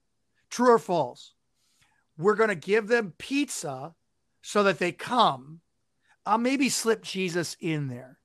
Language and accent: English; the South, United States; accent: Southern; My Southern accent, which has been cloaked in serving up North for a while